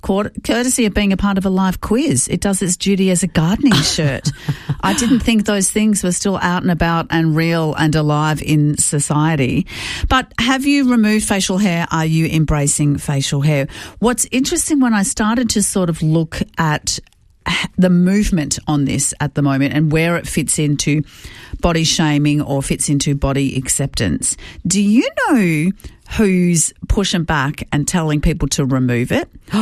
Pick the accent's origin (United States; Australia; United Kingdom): Australia; Trafalgar, Victoria; And growing up in Trafalgar, our milk bar on the main street